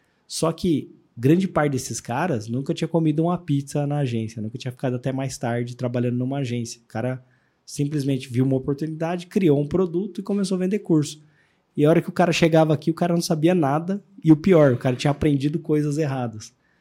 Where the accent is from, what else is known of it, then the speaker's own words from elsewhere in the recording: São Paulo, Brazil; a gente estava aqui no interior de São Paulo, né? Também sou caipira.